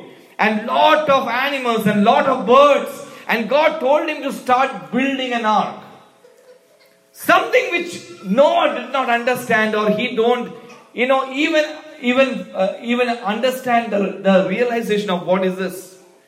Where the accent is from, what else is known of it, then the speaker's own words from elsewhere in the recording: India; We grew up basically back in India where there's a lot of rain.